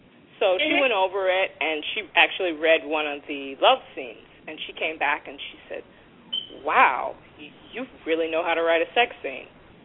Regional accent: Boston, Massachusetts, United States; now in Miami, United States; Before that, I grew up in Boston in the inner city. I lived there quite a few years before moving to Miami for a couple of years, and then Alabama for college, and then back to Miami.

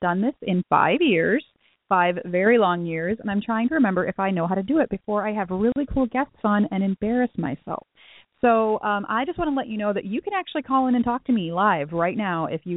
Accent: Illinois, United States; because I actually got accepted to a school in Davenport, Iowa, and I'm from Illinois.

